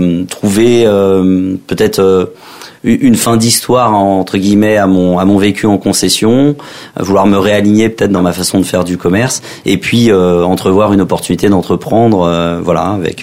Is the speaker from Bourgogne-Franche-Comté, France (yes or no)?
no; Île-de-France, France; j'ai bientôt 44 ans, je suis issu du Val-d'Oise, j'ai grandi dans le Val-d'Oise